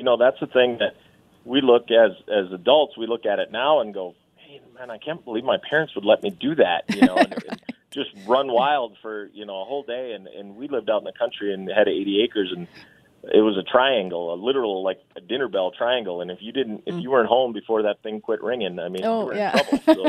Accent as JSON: {"language": "English", "town": "Sisseton", "region": "South Dakota", "country": "United States", "tie": "born or raised there", "said": "So I grew up in Siston. Right. I'm like a fifth generation Siston kid."}